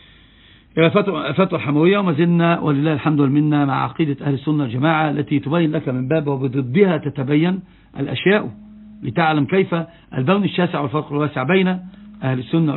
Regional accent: Egypt; أنا أقول له أنا من مصر، يقول أنت مصري، أقول نعم،

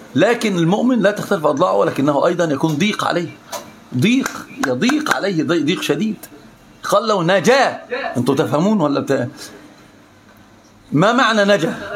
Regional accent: Egypt; عندنا في مصر بيقولوا ايه؟

